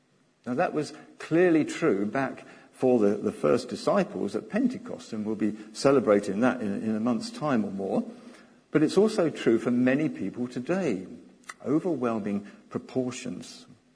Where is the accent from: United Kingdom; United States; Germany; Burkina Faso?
United Kingdom; I mean, sometimes we do feel a bit shy. We're British, for heaven's sake. We all feel that way.